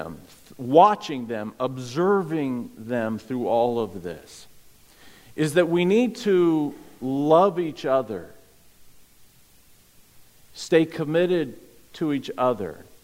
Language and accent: English; San Bernardino, California, United States; born there; I was born in San Bernardino in 1960. My twin brother and I have the distinction of being the first twins born in San Bernardino County in the decade of the 60s.